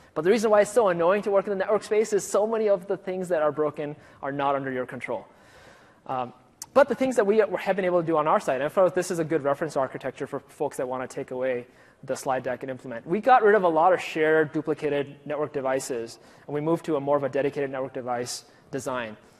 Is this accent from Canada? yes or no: no; Minnesota, United States; and I'm from Minnesota, so I can say this